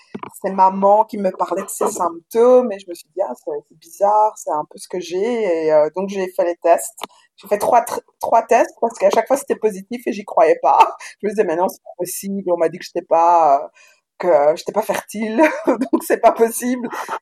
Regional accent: Belgium; now in Australia; je suis belge, je vis en Australie depuis 2013, ça va faire 7 ans, je suis devenue australienne il y a un an.

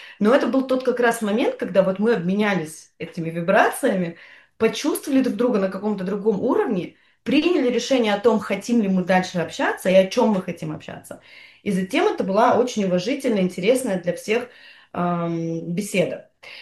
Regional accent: Russia; Да, я из России.

